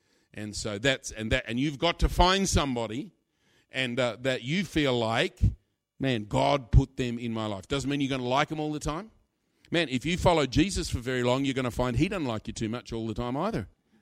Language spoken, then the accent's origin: English; Australia; now in Staines, United Kingdom; Now, I come from Australia.